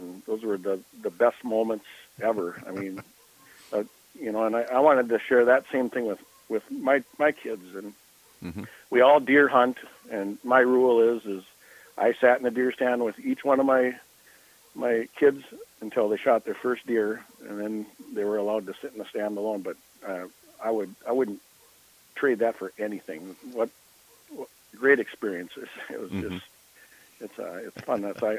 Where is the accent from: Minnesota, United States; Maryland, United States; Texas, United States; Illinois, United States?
Minnesota, United States; Blaine; I grew up in Blaine, which is a northern suburb of Minneapolis